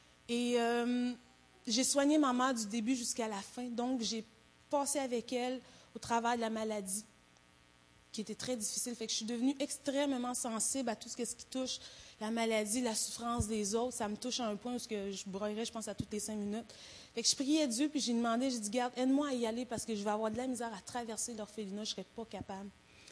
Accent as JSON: {"language": "French", "country": "Haiti", "said": "Puis je me disais, ah, pourquoi pas retourner dans mon pays d'origine, parce que j'ai jamais voulu y remettre les pieds, dans le fond."}